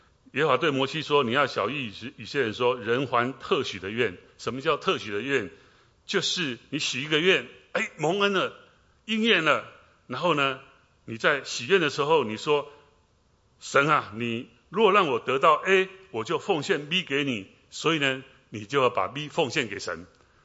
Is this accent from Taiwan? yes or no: yes; Wuqi, Taichung, Taiwan; 因为我们家住海边啊，梧栖台中港。